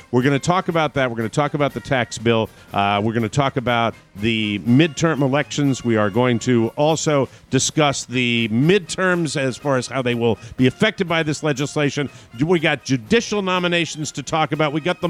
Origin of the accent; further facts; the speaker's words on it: New England, United States; we had a fife and drum corps in my hometown that would play every Memorial Day, and they'd wear the ye old colonial, I'm a New Englander, you know